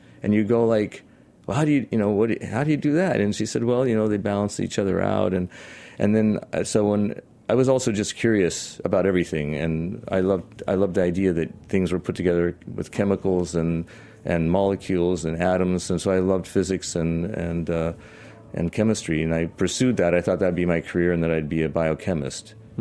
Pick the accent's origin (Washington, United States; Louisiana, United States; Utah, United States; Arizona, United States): Washington, United States; Vineyards are very expensive in California, and I'm from Washington State, so I looked for a place to do that.